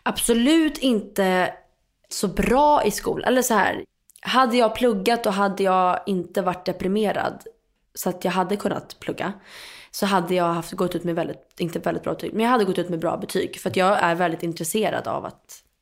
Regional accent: Stockholm, Stockholm County, Sweden; born or raised there

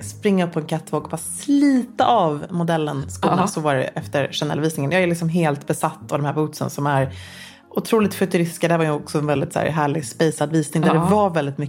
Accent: Luleå, Norrbotten County, Sweden; Alltså, jag växte upp i Luleå, liksom.

